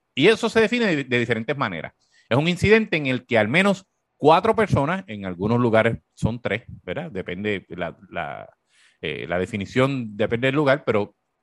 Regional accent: Corozal, Puerto Rico; los que somos de Corozal o de Naranjito recuerdan el jiki jiki y el ñaki ñaki

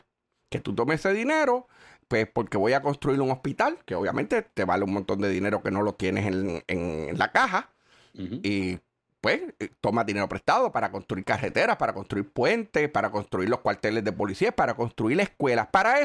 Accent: Puerto Rico; somos los puertorriqueños los que tenemos que pagar o enfrentarnos a las consecuencias

